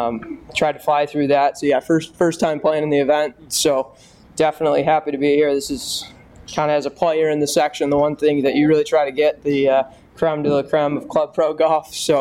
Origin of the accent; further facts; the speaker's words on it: Chicago, Illinois, United States; I do have some history here. I grew up in Illinois. I grew up in Chicago, so I played the Illinois State Junior Am a bunch here.